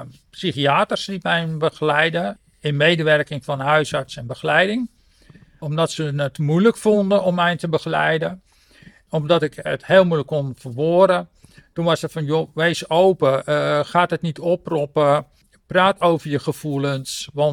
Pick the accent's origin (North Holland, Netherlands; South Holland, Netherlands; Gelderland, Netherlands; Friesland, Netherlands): North Holland, Netherlands; Zaandam; Nou, ik zeg, ik kom van ver. Toen zei hij van, wat is ver? Nou ja, ik kom van Zaandam.